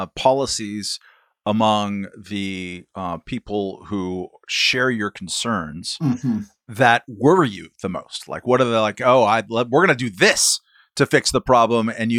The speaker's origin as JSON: {"language": "English", "region": "California", "country": "United States", "tie": "born or raised there", "said": "I grew up in California where, you know, the price of housing was very cheap and people had lots of kids."}